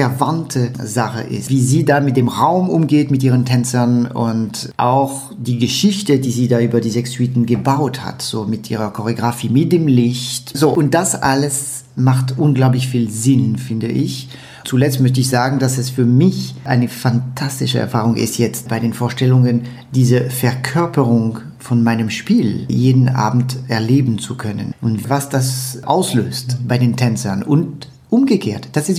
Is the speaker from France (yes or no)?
yes; France; also born or lived in Canada; Ich bin natürlich vorwiegend in Frankreich dann aufgewachsen, aber als ich zum ersten Mal im Alter von 20 Jahren zurück nach Quebec ging, nach Montreal